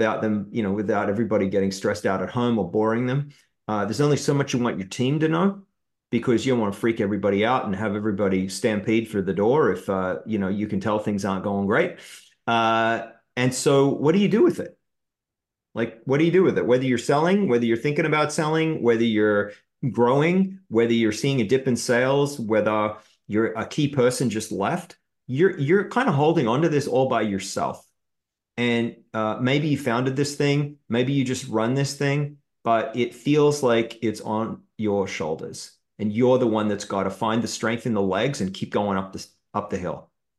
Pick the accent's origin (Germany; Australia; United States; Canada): Australia; I grew up in Australia, so cricket's a big part of my life.